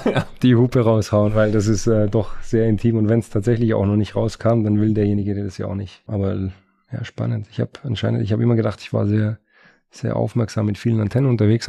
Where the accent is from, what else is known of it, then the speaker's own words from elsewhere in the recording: Spain; Ich bin auch Spanier